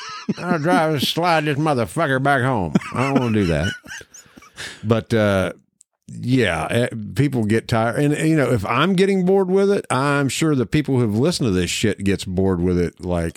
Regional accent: Appalachia, United States; I'm Appalachian.

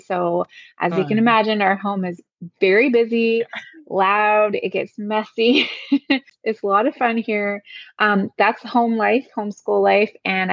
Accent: Halifax, Nova Scotia, Canada; So I'm from Halifax, Nova Scotia

